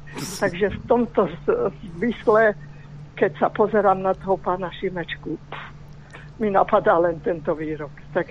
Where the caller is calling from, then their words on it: Žilina, Žilina Region, Slovakia; Ja som poslucháčka zo Žiliny.